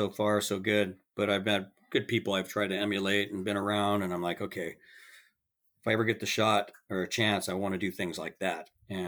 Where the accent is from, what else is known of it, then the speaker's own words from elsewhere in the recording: San Luis Obispo, California, United States; my hometown is San Luis Obispo, and I get all these messages from guys I grew up